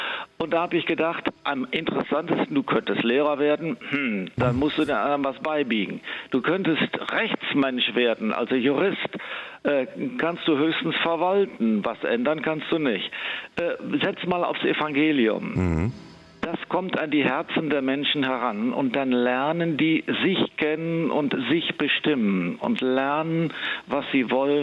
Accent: Münster, North Rhine-Westphalia, Germany; dass ich von Münster, wo ich herstamme, nach Rom zum Studium geschickt worden bin.

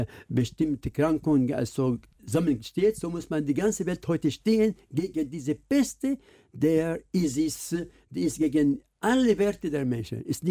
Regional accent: Syria; German is a second language; obwohl sie sind aus Syrien, wir sind aus Syrien.

